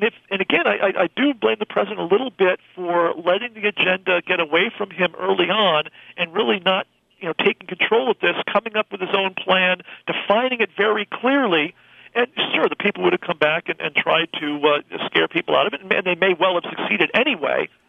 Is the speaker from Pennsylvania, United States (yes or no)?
no; California, United States; I'm originally a Californian